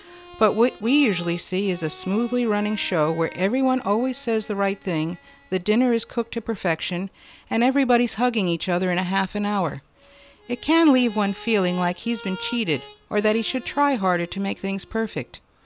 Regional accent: New York City, New York, United States; now in Surrey, California, United States; We're originally from New York City. I come from a huge family, and there we were, just the two of us, in a basement apartment in Surrey, British Columbia.

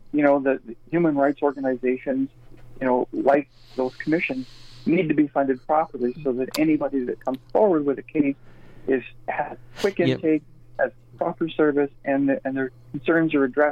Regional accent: Canada; I always was proud of the fact that I was a Canadian, or we are Canadian, and we're different.

